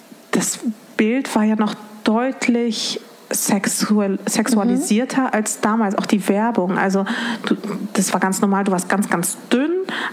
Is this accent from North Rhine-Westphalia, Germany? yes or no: yes; Dortmund, North Rhine-Westphalia, Germany; ich bin in Dortmund aufgewachsen, ist jetzt eine große Stadt an sich.